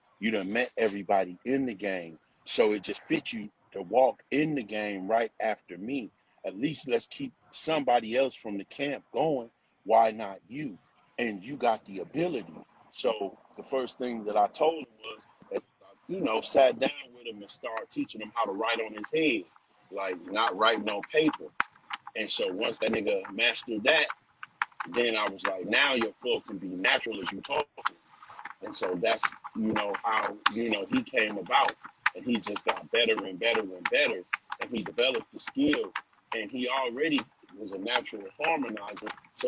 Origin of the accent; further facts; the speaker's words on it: Compton, California, United States; also born or lived in Chicago; Yeah, man, you know, I was born in Chicago, I was raised out in Compton. You know, that's where my upbringing came from, out in Compton.